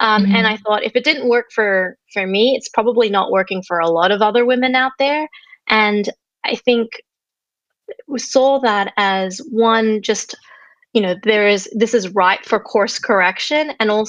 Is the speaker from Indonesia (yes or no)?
yes; Indonesia; So I grew up in Indonesia. My dad's Australian, my mom's Indonesian. I spent half my years growing up in Indonesia.